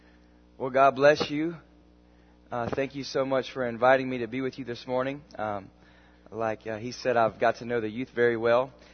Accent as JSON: {"language": "English", "town": "Myrtle Beach", "region": "South Carolina", "country": "United States", "also_born_or_lived": "Los Angeles", "accent": "southern", "lives_now": "New York City, United States", "said": "Many of you can hear the southern accent. How many of you can tell I'm from the south? I'm actually from Myrtle Beach, South Carolina."}